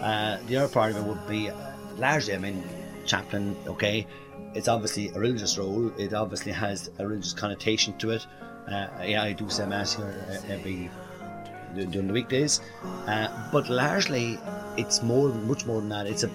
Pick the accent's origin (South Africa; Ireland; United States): Ireland; Drumcolliher, Munster; I'm from Drumcolliher originally, which is out in West Limerick, just about 9 miles south of Newcastle West. And I'm working here in Mary Immaculate College as chaplain and as a lecturer. So I'm here as Roman Catholic priest as well.